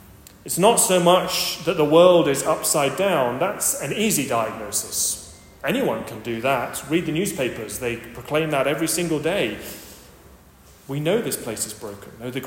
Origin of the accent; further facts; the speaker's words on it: Sheffield, Yorkshire and the Humber, United Kingdom; It's a prayer that I remember growing up in Sheffield.